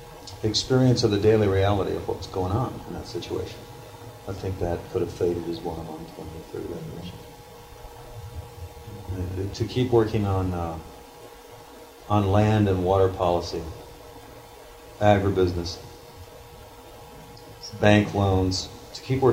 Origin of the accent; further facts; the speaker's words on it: California, United States; Growing up in Southern California, everything is 2, 3, 4 hours away.